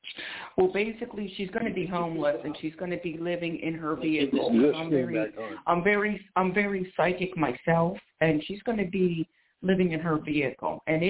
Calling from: Philadelphia, Pennsylvania, United States; Philadelphia, PA.

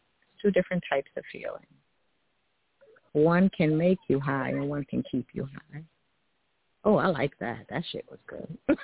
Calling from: New York, United States; I am from New York.

